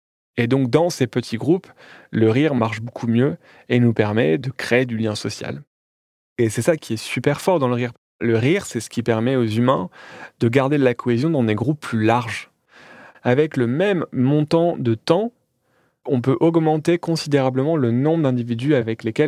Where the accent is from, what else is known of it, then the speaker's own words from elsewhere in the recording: Calais, Hauts-de-France, France; born there; à Calais, là où je suis né